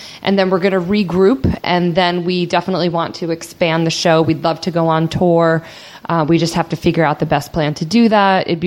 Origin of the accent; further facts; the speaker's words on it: New Port Richey, Florida, United States; So I live in Boston. I'm from Newport Richie. I'm moving to Dunedin, but I spent this winter in Boston